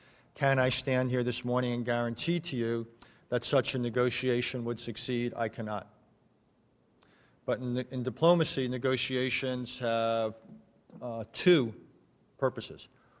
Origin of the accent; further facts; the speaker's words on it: Brooklyn, New York, United States; born there; This is my first time here, though I was born in Brooklyn.